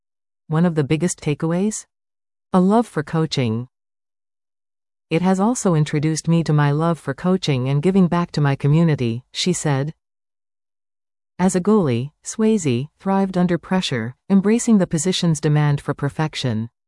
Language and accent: English; Weyburn, Saskatchewan, Canada; However, growing up in Weyburn meant that there was a greater connection to my community through the sport.